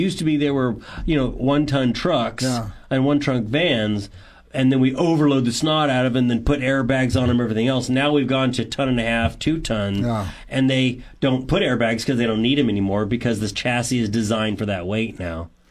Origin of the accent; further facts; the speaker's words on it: United States; That's a big change of mindset as an American.